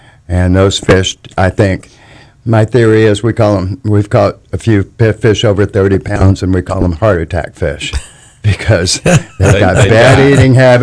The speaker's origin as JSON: {"language": "English", "region": "Texas", "country": "United States", "tie": "born or raised there", "said": "Very beginning was my dad owned a shrimp boat in Galveston Bay. And I was raised in Texas, and pulled a shrimp net"}